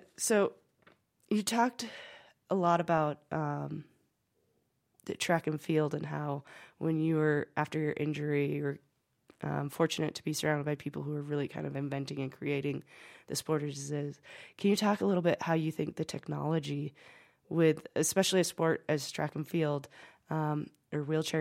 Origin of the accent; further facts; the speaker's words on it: Butte, Montana, United States; So for me, I grew up in Butte, Montana, a very small town, and I went to a small high school.